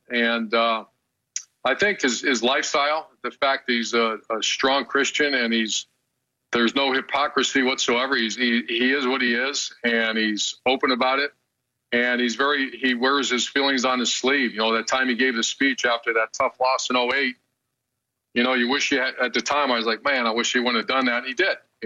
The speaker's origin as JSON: {"language": "English", "town": "Cincinnati", "region": "Ohio", "country": "United States", "tie": "born or raised there", "said": "So the Bengals can do it. It's a great city. It's actually my hometown."}